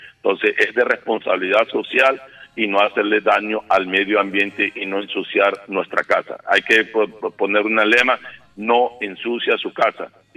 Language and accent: Spanish; La Guajira, Colombia; como buenos ciudadanos, como buenos colombianos, buenos guajiros, buenos maicaeros, buenos rihuacheros